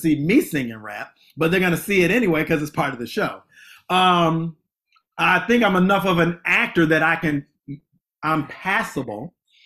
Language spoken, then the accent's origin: English; Kankakee, Illinois, United States; Small town called Kankakee, Illinois.